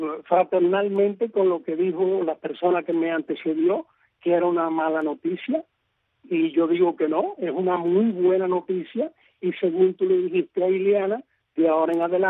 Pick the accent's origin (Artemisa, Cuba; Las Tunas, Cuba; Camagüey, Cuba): Las Tunas, Cuba; Puerto Padre; mira, esta joven tuvo en Irlanda la suerte que yo no tengo aquí en Puerto Padre, en mi tierra